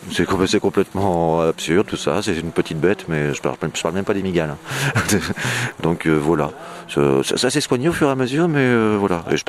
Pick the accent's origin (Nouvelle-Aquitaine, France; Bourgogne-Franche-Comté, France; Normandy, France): Normandy, France; Saint-Étienne-du-Rouvray; born there; Le premier rapport déjà du territoire normand, c'est que j'y suis né. Donc moi, je suis né à Saint-Étienne-du-Rouvray, je suis à côté.